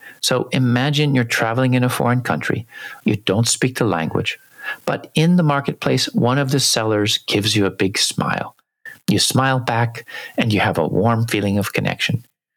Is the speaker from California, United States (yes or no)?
yes; California, United States; but in fact, I grew up in California